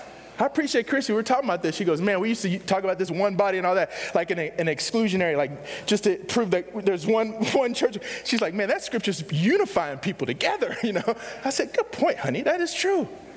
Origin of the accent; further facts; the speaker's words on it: Texas, United States; or my maleness, or the fact that I grew up in Texas